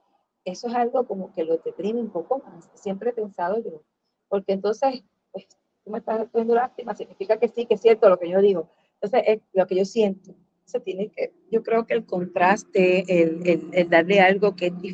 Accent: Puerto Rico; porque yo soy puertorriqueña

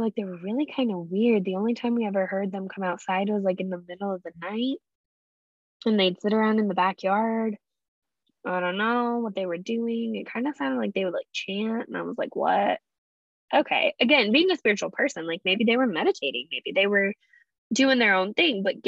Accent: Colorado, United States; also born or lived in Texas; now in Arizona, United States; I'm from Colorado and you definitely can't find that there.

